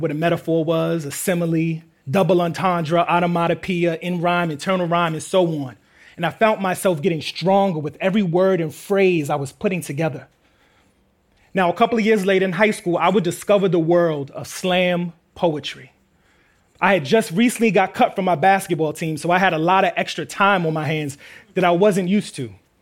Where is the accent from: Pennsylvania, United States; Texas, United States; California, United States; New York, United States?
New York, United States; Queens; What can I say? We're from Queens.